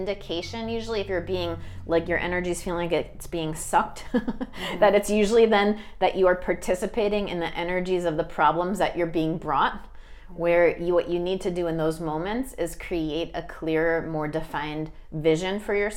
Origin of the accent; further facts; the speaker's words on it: New Jersey, United States; now in Malibu, United States; I'm from New Jersey.